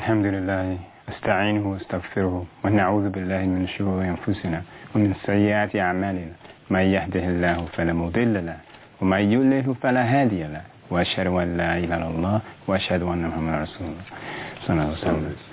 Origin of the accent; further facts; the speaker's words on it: United States; Arabic is a second language; أنا أمريكاني، فأنا من أمريكا،